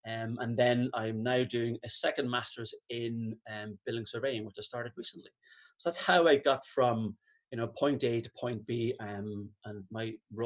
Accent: Trim, Leinster, Ireland; Yeah, sorry, I'm actually from County Meath. I'm from my hometown is Trim, so quite a historic heritage town.

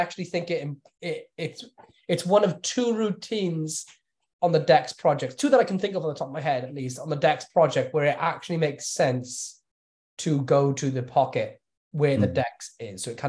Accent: Wales, United Kingdom; I'm Welsh, not a pirate.

